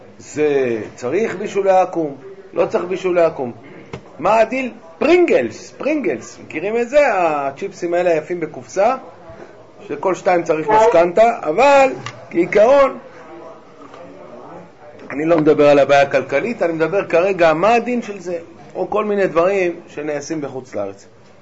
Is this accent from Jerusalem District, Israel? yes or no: yes; Jerusalem, Jerusalem District, Israel; הכשרויות בהרבה שכונות בירושלים היו צ'לבלה, ולאחרונה, שכונות שאני גדלתי בהן, שכונות המכונות מעורבות